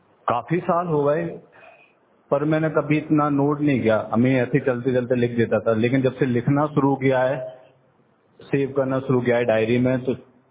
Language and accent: Hindi; Kolar, Karnataka, India; मैं कोलार से हूँ